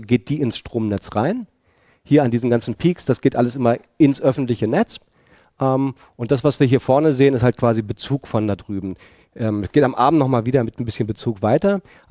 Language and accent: German; Berlin, Germany; ich komme aus Berlin